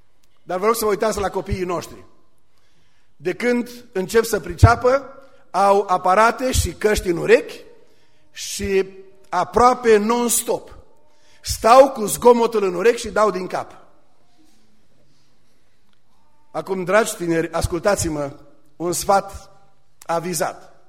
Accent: Burzuc, Bihor County, Romania; Eu m-am născut și am crescut la Burzuc.

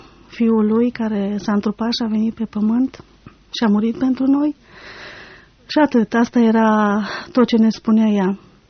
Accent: Călărași, Călărași County, Romania; born there; M-am născut în Călăraș, județul Călăraș. Am 32 de ani, 3 copii, băieți toți.

